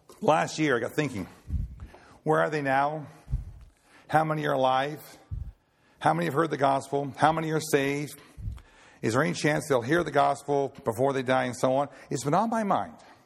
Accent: Lockport, Nova Scotia, Canada; I said, I can't believe you're from Lockport, the town of 1,000 people in Nova Scotia. Yep, that's where I'm from.

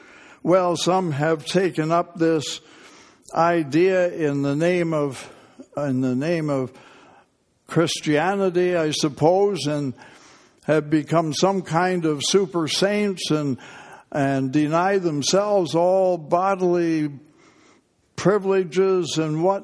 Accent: Canada; Now, I'm a Canadian. I grew up in Canada

